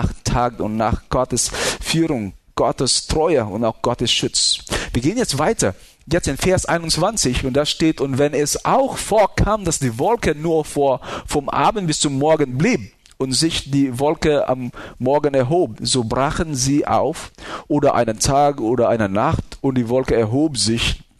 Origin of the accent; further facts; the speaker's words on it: Philippines; Ich habe eine Geschichte von meiner Kindheit auf den Philippinen.